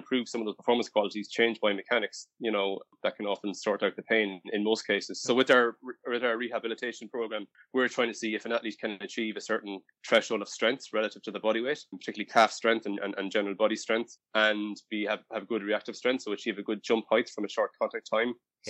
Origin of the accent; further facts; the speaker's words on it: Ballinamore, Connacht, Ireland; My dad moved to my hometown, Ballinamore, in 1964, and he was a teacher.